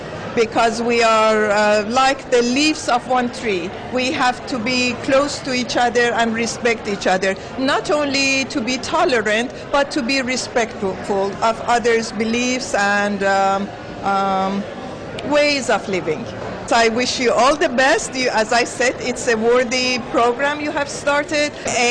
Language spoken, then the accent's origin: English; Washington, District of Columbia, United States; I come from Washington, D.C. in the United States.